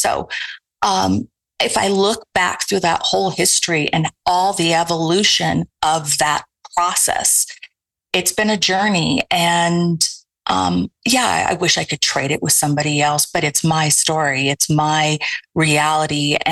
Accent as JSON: {"language": "English", "country": "Iran", "also_born_or_lived": "Austria / Spain", "moved": "yes", "said": "So I went to boarding school in Austria. And that was the same process as I was moving from Iran to boarding school in Austria. And then I lived my high school years in Spain."}